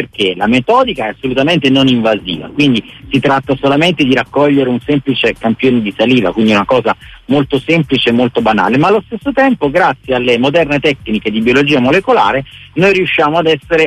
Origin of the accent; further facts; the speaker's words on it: Naples, Campania, Italy; lo dico da napoletano